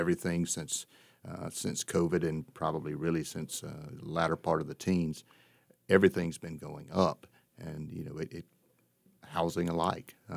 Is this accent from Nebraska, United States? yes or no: no; Fayetteville, North Carolina, United States; I'm a civil engineer. I grew up in outside of Fayetteville on a farm.